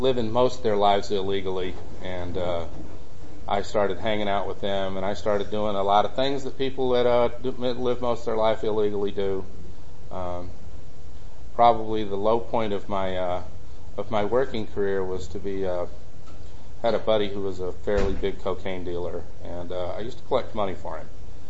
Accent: Texas, United States; As I said, I grew up in Texas.

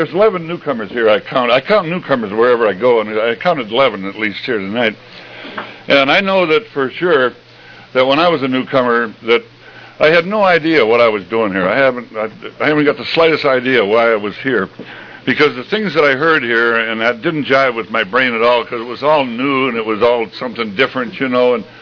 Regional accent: Cleveland, Ohio, United States; I'm from Cleveland, Ohio, and you bet. Good place to be from.

